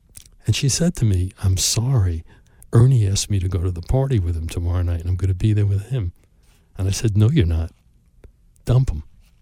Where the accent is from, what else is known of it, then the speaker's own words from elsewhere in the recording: Brooklyn, New York, United States; Right in the beginning, I grew up in Brooklyn.